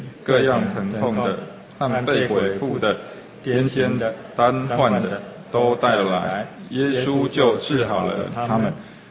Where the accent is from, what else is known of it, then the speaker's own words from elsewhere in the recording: China; 所以我们中国人最常说的就是五福临门